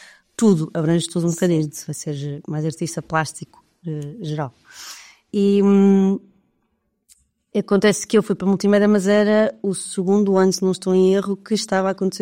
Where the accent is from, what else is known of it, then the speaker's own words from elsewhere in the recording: Coimbra, Centro, Portugal; eu sou de Coimbra, fiz lá o secundário